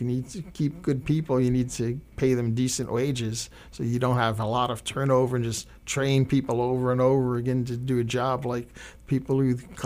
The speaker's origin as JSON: {"language": "English", "region": "Rhode Island", "country": "United States", "also_born_or_lived": "Lawrence", "lives_now": "Emporia, United States", "said": "I'm not originally from Emporia, I've only lived here 4 years. Before that, I lived for 38 years in Lawrence. And then I also read the Rhode Island newspaper every day, since you can probably detect a bit of an accent in my voice."}